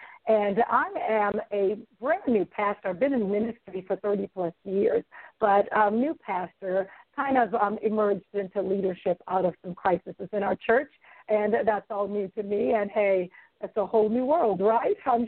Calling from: Florida, United States; I am doing fabulous. I'm greetings from Florida today.

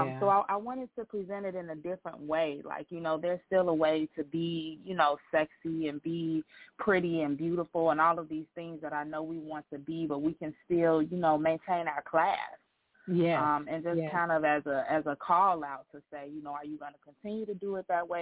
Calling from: Chicago, Illinois, United States; I am in Chicago.

